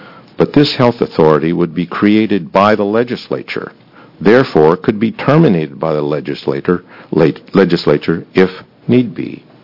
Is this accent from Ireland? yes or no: no; Corvallis, Oregon, United States; I'm from Corvallis, Oregon.